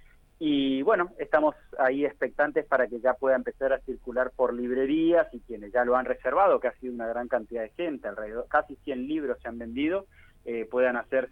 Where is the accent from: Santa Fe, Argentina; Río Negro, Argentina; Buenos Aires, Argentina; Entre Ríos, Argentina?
Buenos Aires, Argentina; yo, como no estoy viviendo de esta zona, yo provengo de Buenos Aires.